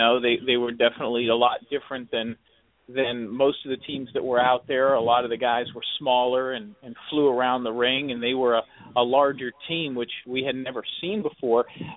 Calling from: Tampa, Florida, United States; I'm calling from Tampa, Florida.

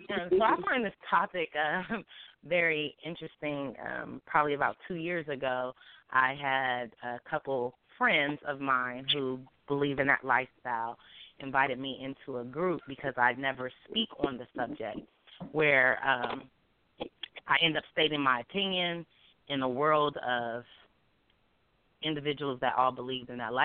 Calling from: Columbus, Ohio, United States; I'm calling from Columbus, Ohio.

